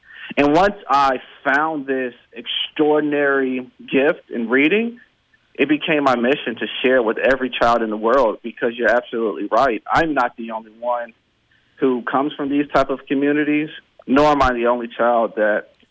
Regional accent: Valdosta, Georgia, United States; I grew up in Valdosta, Georgia, a community that has a rich football tradition, and I was just like every other kid.

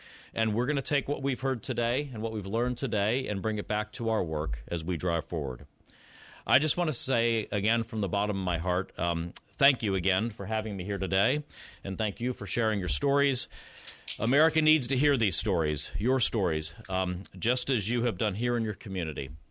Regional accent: Indiana, United States; My home state of Indiana, where I came from this morning

